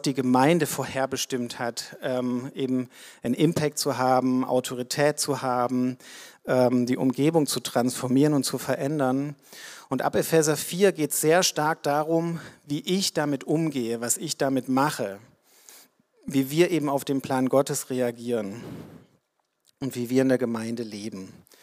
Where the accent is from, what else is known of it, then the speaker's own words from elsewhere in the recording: Leipzig, Saxony, Germany; moved away as an adult; ich komme aus Leipzig ursprünglich, habe ich mir einen Studienplatz im Ruhrgebiet gesucht, ganz bewusst